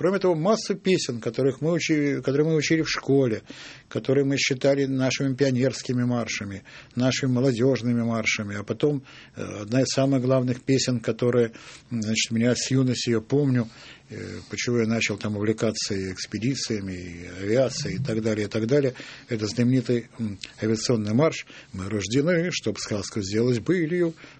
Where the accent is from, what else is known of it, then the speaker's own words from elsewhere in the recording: Saint Petersburg, Russia; потому что я ленинградец, я блокадник.